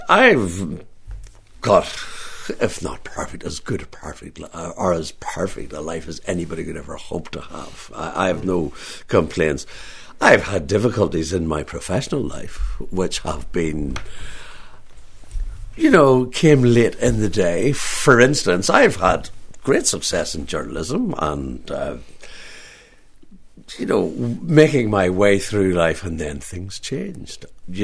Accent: Belfast, Northern Ireland, United Kingdom; I'm from Belfast, not very far away

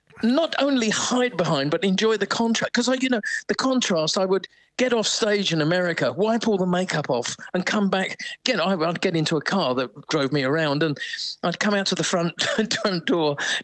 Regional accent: Shoreham-by-Sea, South East England, United Kingdom; I remember in my hometown of Shoreham-by-Sea, we had a youth club.

